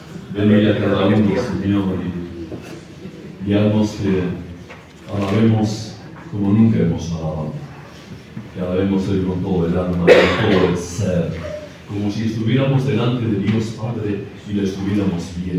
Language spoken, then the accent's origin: Spanish; Basque Country, Spain; Porque yo soy vasco, los vascos somos sobrios